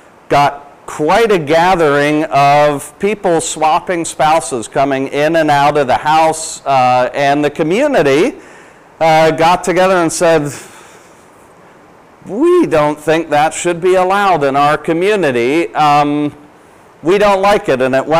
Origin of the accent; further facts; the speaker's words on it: Canada; I do. I'm Canadian.